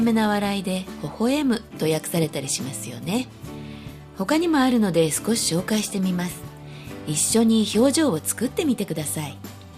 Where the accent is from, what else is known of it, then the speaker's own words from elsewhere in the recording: United States; Japanese is a second language; 僕はアメリカ出身だからサマーバケーションと言っている。